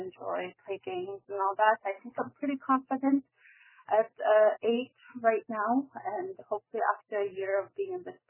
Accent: Northwest Territories, Canada; I'm from Olusi, Northwest Territory.

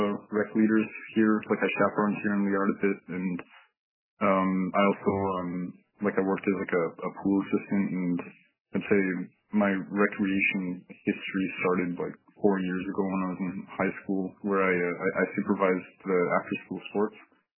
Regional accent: Aklavik, Northwest Territories, Canada; also born or lived in Inuvik; I'm originally from Inuvik, and then I grew up mainly in Aklavik.

